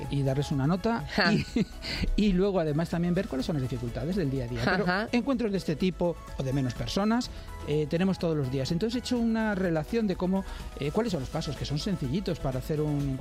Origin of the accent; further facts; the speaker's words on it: Spain; Pero como somos españoles, todo el mundo dijo, voy a hacer un poco más por si acaso.